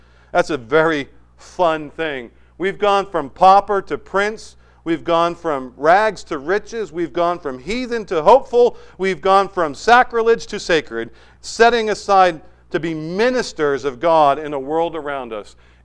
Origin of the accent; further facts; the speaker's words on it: New England, United States; I remember years ago, growing up in New England, there was a guy who was in charge of the upper New England missions.